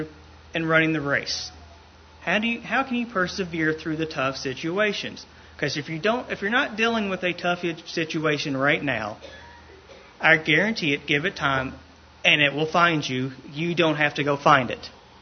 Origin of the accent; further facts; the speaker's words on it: Lexington, Kentucky, United States; as he says, I'm from Lexington, Kentucky. I used to drive back and forth to Louisville. It's about an hour's drive up the interstate.